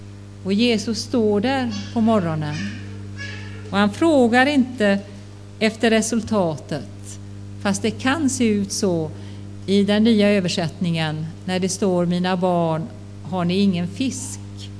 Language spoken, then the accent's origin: Swedish; Marstrand, Västra Götaland County, Sweden; när jag satt vid hamnen ute på Marstrand där jag är född och uppvuxen